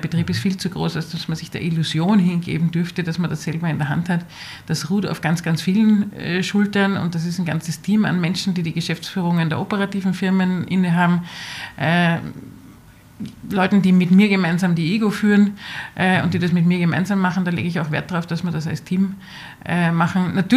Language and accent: German; Austria; Wir sind Österreicher